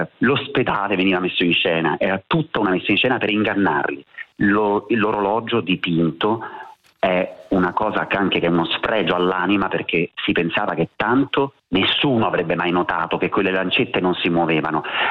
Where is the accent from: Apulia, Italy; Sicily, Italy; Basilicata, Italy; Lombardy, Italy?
Sicily, Italy; Palermo; Io sono nato a Palermo e sono molto legato a questa città